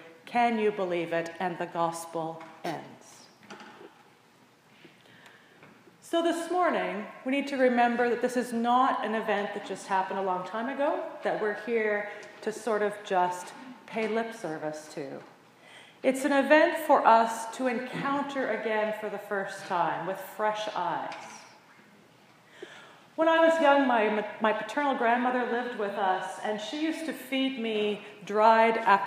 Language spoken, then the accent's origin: English; Quebec, Canada; I had never seen, growing up in Western Quebec in those days, what a real apricot looked like.